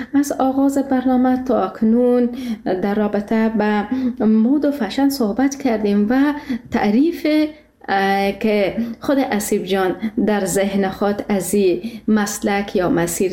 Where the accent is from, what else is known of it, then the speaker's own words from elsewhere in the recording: Afghanistan; ما شما افغان هستیم، درست است که در کشورهای خارجی زندگی میکنیم